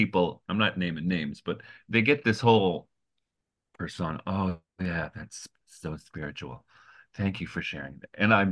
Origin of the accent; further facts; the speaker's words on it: Detroit, Michigan, United States; I'm from Detroit, man. That's how we talk.